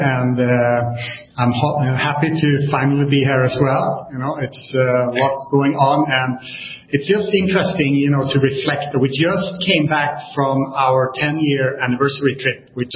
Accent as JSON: {"language": "English", "country": "Sweden", "said": "I'm from Sweden."}